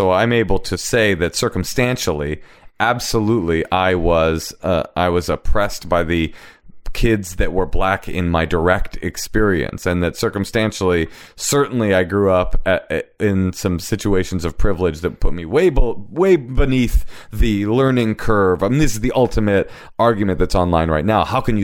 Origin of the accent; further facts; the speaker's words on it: Oakland, California, United States; When I was growing up in Oakland, Oakland's primary bent, especially in the public school system, was keeping its head above water.